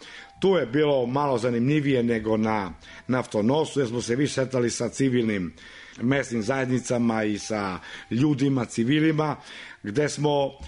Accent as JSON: {"language": "Serbian", "country": "Serbia", "said": "a mi koji smo bili iz Srbije smo dobijali raspored u negde na moru"}